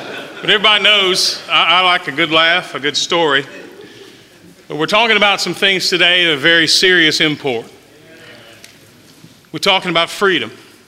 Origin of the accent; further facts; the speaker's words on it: West Virginia, United States; I grew up in West Virginia, so Pittsburgh wasn't very far away.